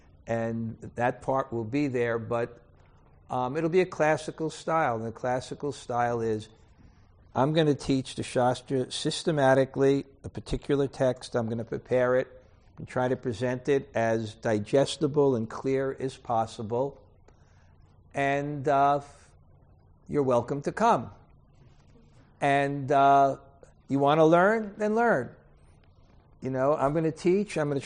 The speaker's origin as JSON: {"language": "English", "country": "United States", "said": "because I'm an American, one thing we are good at is marketing."}